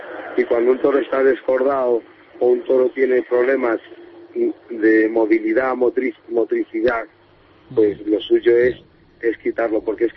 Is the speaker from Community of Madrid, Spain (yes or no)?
yes; Villaviciosa de Odón, Community of Madrid, Spain; de Villaviciosa.